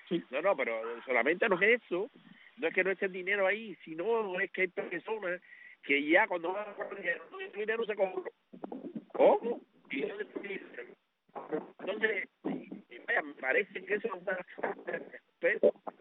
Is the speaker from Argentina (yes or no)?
no; Cuba; yo tengo mucho dolor por mi pueblo cubano. Yo amo mi pueblo cubano.